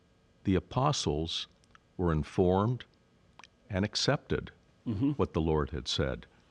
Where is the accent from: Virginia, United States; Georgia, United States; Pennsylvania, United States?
Virginia, United States; Vienna; I'm from Vienna, Virginia.